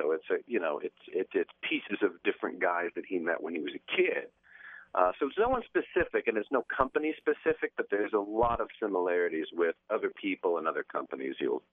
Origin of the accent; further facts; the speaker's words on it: Marshalltown, Iowa, United States; But, you know, growing up in Marshalltown in 83 was not nearly as sexy as this show.